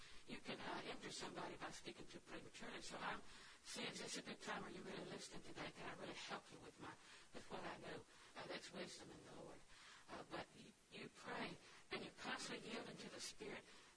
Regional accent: Auburndale, Florida, United States; I was raised in Auburndale

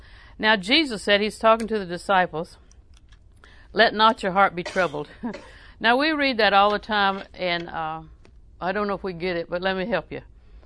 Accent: Auburndale, Florida, United States; because I was raised in Auburndale.

